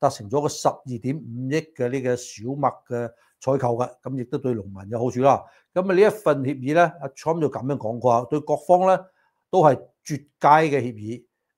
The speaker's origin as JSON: {"language": "Cantonese", "country": "United States", "said": "對於我哋美國人嚟講當然係好事啦"}